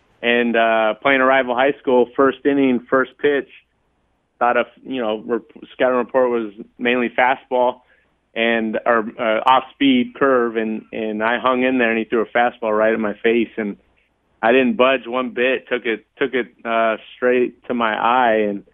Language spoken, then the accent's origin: English; Rancho Cucamonga, California, United States; When I say I'm from Rancho Cucamonga, they say, that can't be real.